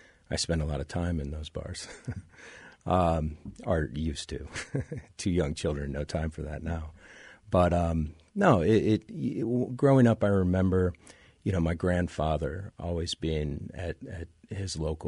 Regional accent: LeClaire, Iowa, United States; I grew up in LeClaire, Iowa, a small town north of the Quad Cities, blue-collar town, you know, river town.

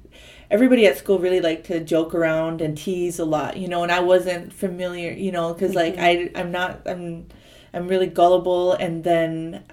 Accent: Fargo, North Dakota, United States; Because, like, I grew up, like, off the reservation for a lot of my life, you know. I grew up mostly in Fargo

